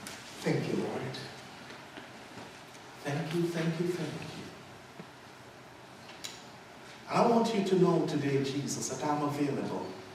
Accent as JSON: {"language": "English", "country": "Jamaica", "said": "I'm from the Sunshine Island of Jamaica."}